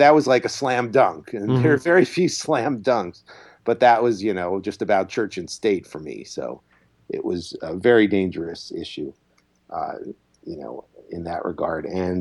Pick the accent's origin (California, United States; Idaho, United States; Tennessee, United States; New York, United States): New York, United States; I mean, I'm from New York. I've known him for 20 years, 30 years here